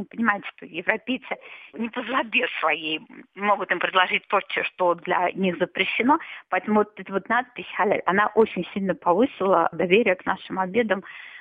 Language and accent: Russian; Saint Petersburg, Russia; now in Hungary; когда я приехала в Венгрию, да, вроде как я из Санкт-Петербурга, то есть европейский город